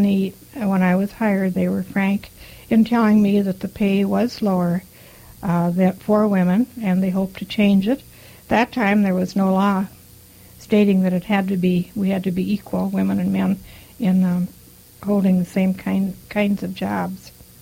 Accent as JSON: {"language": "English", "town": "Grandin", "region": "North Dakota", "country": "United States", "tie": "born or raised there", "also_born_or_lived": "Minnesota", "said": "I was born on June 29th, 1916. On a farm near Grandin, North Dakota. I went to school, rural schools in various towns in North Dakota, such as Hillsboro and Kelso"}